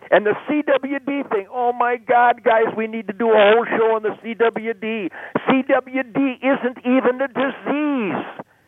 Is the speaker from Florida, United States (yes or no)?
no; Michigan, United States; I love my Michigan roots. I was born and raised in Michigan. I'm a Michiganiac forever.